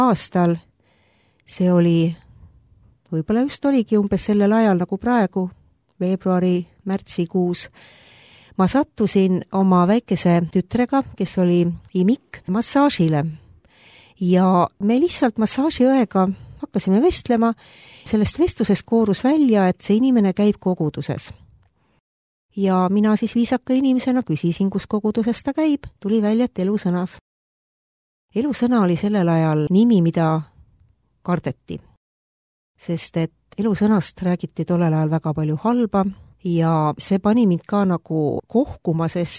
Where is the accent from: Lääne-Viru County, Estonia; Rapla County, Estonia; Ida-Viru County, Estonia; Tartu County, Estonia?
Tartu County, Estonia; Tartu; Mina olen põline Tartu tüdruk. Olen sündinud Tartus, kasvanud Tartus ja elan siiamaani Tartus. Minu pere ei olnud kristlik